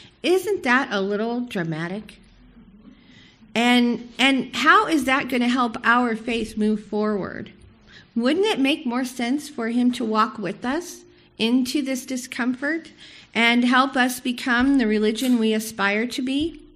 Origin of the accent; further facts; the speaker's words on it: Long Beach, California, United States; I grew up here in Long Beach, a city with a very high level of diversity.